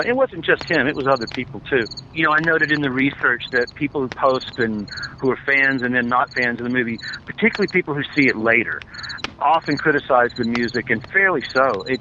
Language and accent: English; Mississippi, United States; growing up in Mississippi, on the border states up there in that area, and in a very similar kind of dense, piney woods region, this movie to me seemed like it had been made in my hometown